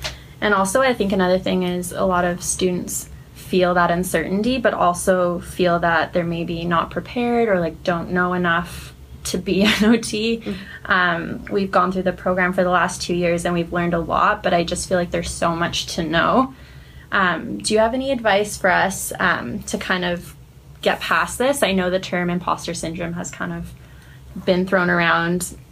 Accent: Vancouver, British Columbia, Canada; I'm originally from Vancouver and my plan is to move back, so all my plans are so up in the air.

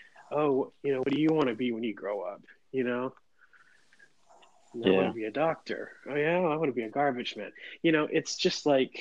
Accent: India; Is it like they think I'm an Indian guru? Because I'm Indian.

